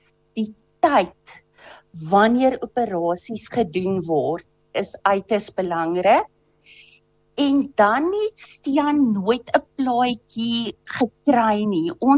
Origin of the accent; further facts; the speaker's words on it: Brits, North West, South Africa; also born or lived in Port Elizabeth; Weet jy, ek is oorspronklik van Brits af.